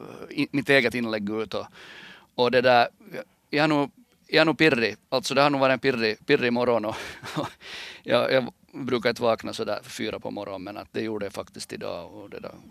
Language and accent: Swedish; Österby, Sweden; lite speciell uppväxt när man har bott mer på en bensinstation än hemma i Österby som vi bodde då.